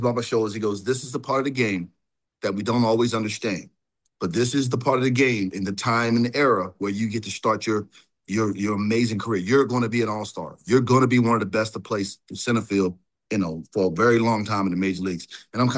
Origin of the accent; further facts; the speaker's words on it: Maryland, United States; When I grew up in Maryland, as you know.